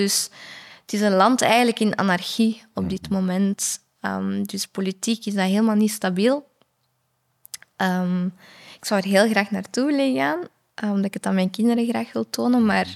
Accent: Flanders, Belgium; born there; Ik ben hier geboren, ik ben een Vlaming, ik ben Belg, dus...

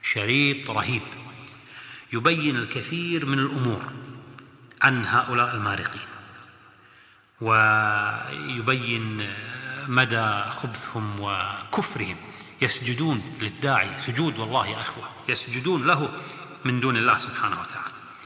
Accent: Kuwait; إلى قفلية كما نقول عندنا بالكويت

